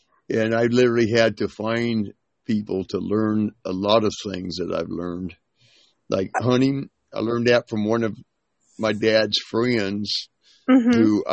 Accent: Terre Haute, Indiana, United States; I'm from Terrible Hope.

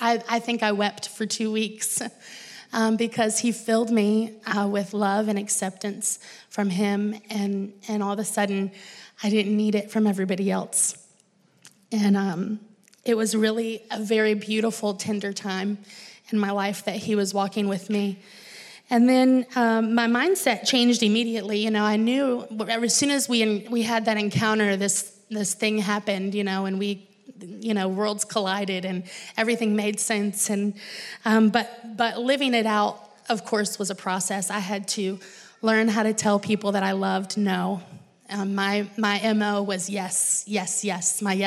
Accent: Virginia, United States; now in Black Mountain, United States; But I grew up in Virginia.

